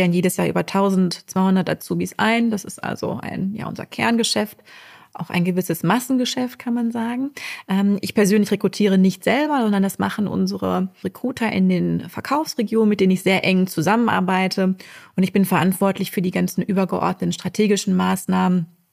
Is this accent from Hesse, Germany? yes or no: no; Düsseldorf, North Rhine-Westphalia, Germany; ich bin 43 Jahre alt, ich komme aus Düsseldorf